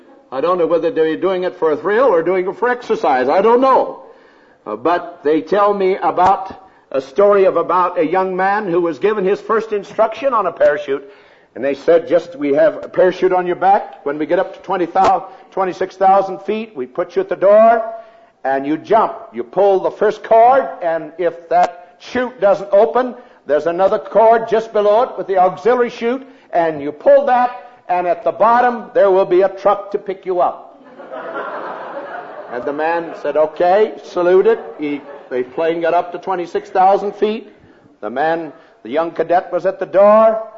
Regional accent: Pocatello, Idaho, United States; moved away as an adult; I've never gone to a graduating anniversary class since I left my hometown of Pocatello, Idaho. And when I left Pocatello, a soldier of the Salvation Army, and I left to go to the training school

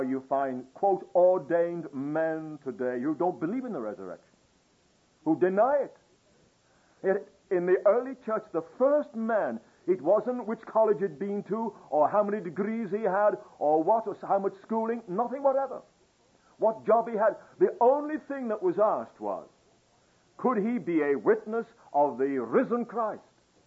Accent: England, United Kingdom; I'm English, you know, I'm a royalist

